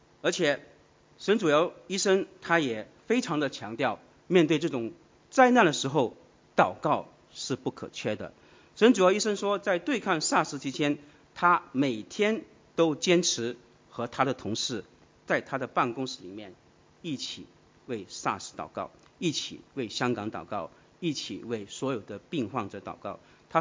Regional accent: China; 我们中国人吃饭很不足以，很多时候都不用公筷

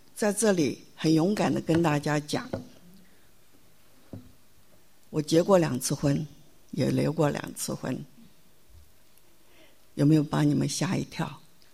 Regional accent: Taiwan; moved away as an adult; also born or lived in Hong Kong; 好，那我们到了香港住了一年，结果我们就全家就后来就搬到台湾去了。所以说我有两个哥哥一个妹妹，我们基本上是在台湾长大的。

